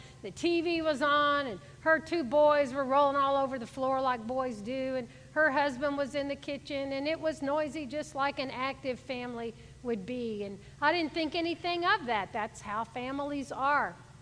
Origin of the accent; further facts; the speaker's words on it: Houston, Texas, United States; most of you know that I grew up on West University Place in Houston. Most of you know that I was a real city girl